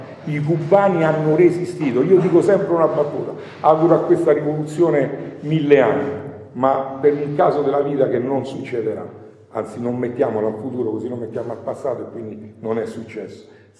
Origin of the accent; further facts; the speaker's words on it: Calabria, Italy; now in Como, Italy; io sono calabrese e rivendico la mia calabresità, ma stando a Como